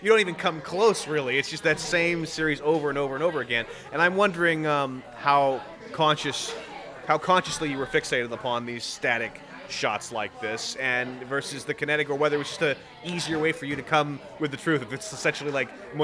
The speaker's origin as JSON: {"language": "English", "region": "California", "country": "United States", "said": "I'm from California, so I recognize that exact elliptical end."}